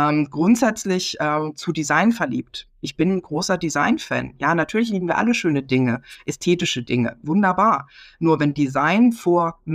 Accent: Baden-Württemberg, Germany; Ich bin im Schwarzwald aufgewachsen, ich liebe Bäume.

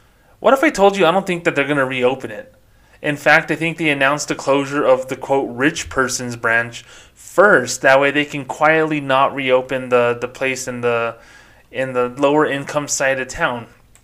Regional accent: Socorro, New Mexico, United States; And the First Street in my hometown of Socorro, New Mexico, is where the trailer park is.

